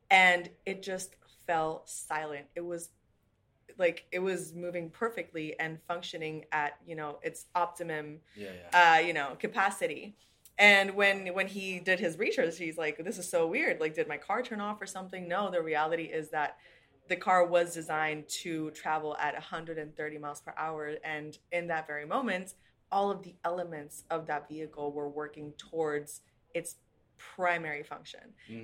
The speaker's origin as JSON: {"language": "English", "country": "Puerto Rico", "tie": "born or raised there", "lives_now": "New York City, United States", "said": "So originally, I'm born and raised in Puerto Rico. I've been living in New York City for a year and a half."}